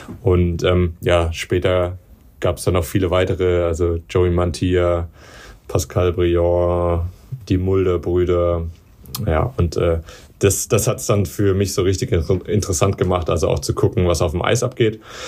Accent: Darmstadt, Hesse, Germany; ich komme ja aus Darmstadt

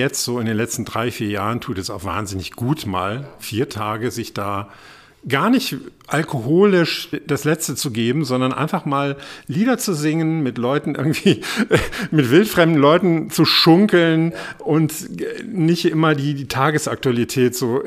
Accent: North Rhine-Westphalia, Germany; now in Berlin, Germany; Ich bin ja auch aus dem Rheinland und ich krieg, obwohl ich über 20 Jahre schon in Berlin bin, 25 Jahre schon in Berlin bin

